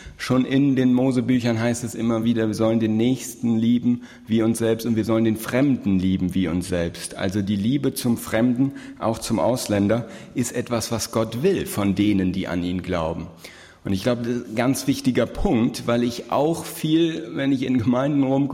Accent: North Rhine-Westphalia, Germany; accent: Rhenish; komme aus Bonn, vielleicht auch nicht ganz unwichtig, das noch zu erwähnen, dass man auch weiß, wo ich herkomme. Manche sagten mir schon, ich hätte ein bisschen rheinländischen Dialekt mitgebracht. Also das liegt wohl daran, studiere in Bonn seit 6 Jahren und komme aus der Region von Düsseldorf.

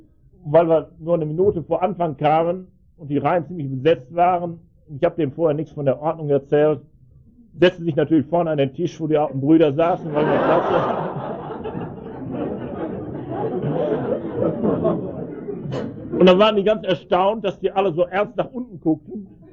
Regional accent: Schwelm, North Rhine-Westphalia, Germany; born there; Inzwischen war ich in Schwellen, das ist mein Geburtsort, das ist am Rand des Ruhrgebiets.

